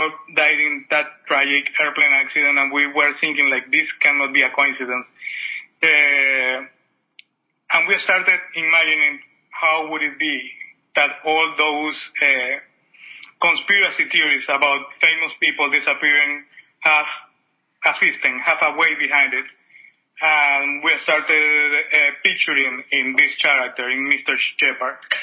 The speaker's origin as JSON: {"language": "English", "country": "Venezuela", "tie": "born or raised there", "moved": "yes", "lives_now": "Miami, United States", "said": "I was born in Venezuela. I lived there up until 2018. 2008, sorry. And, well, now we have 10 years living here."}